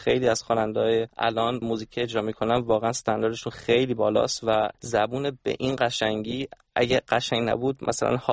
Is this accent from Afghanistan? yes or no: no; Germany; مثل من و امید که تو آلمان بزرگ شدیم و بچهای اروپایی هستیم